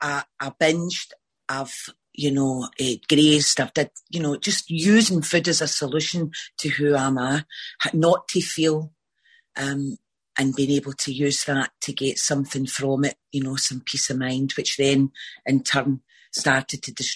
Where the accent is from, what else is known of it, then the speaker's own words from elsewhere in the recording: Glasgow, Scotland, United Kingdom; I'm a compulsive overeater, and I'm from Scotland, near Glasgow. That's where I am.